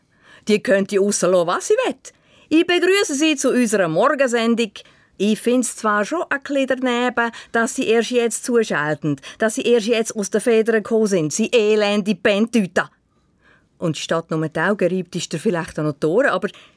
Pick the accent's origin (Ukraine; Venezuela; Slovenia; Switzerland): Switzerland; Zug; Nein, ich komme von Zug, aber keiner merkt es an meiner Sprache. Ah. Mit meinem farblosen Dialekt wäre ich ein gefundenes Fressen für alle Dialektrassisten.